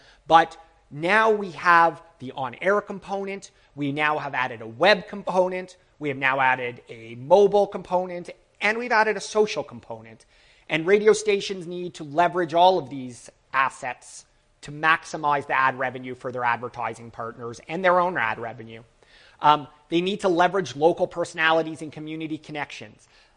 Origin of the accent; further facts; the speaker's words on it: Toronto, Ontario, Canada; as I was very politely introduced. I'm from Toronto, Canada.